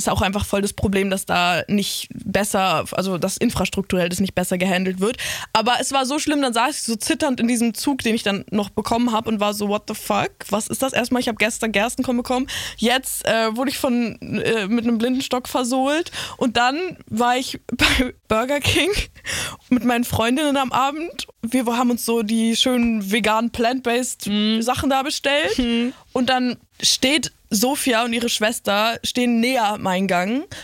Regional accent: Poland; ich bin Polin.

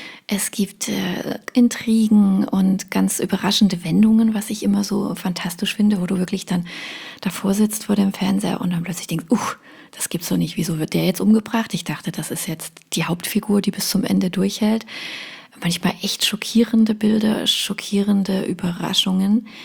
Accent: Dresden, Saxony, Germany; ich bin Dresdnerin

